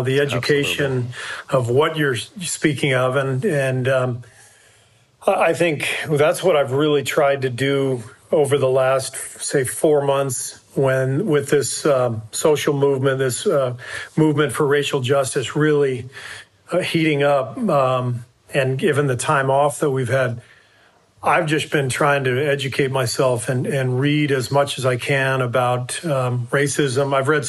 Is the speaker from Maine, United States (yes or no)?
no; Los Angeles, California, United States; I've been playing with Black teammates and friends since I was, you know, in junior high, growing up in Los Angeles in integrated schools.